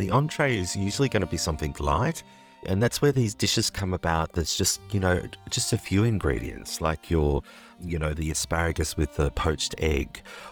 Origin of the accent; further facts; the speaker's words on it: Australia; accent: Australian; Unfortunately, with my Australian accent, sometimes the French don't understand me